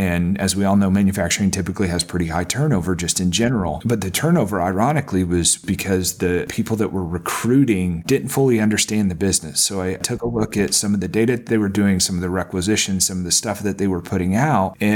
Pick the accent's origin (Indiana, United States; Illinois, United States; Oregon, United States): Indiana, United States; I live in Texas, but I'm from Indiana, so I don't know.